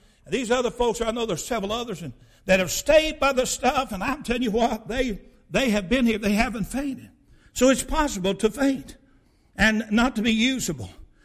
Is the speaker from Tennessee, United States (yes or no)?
yes; Chattanooga, Tennessee, United States; I grew up in Chattanooga as a bus kid at Highland Park Baptist Church. Rode on that bus. They'd come pick me up. My daddy lived in the housing project.